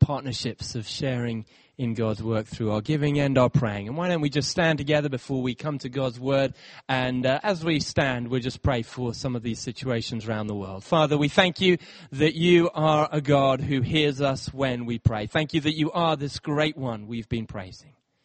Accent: Kenya; it was a great joy to be able to go when I was growing up in Kenya back to Lewes to visit him there.

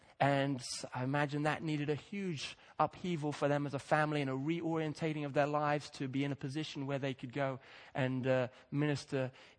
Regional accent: Kenya; I grew up in Kenya near the where the Rift Valley goes through

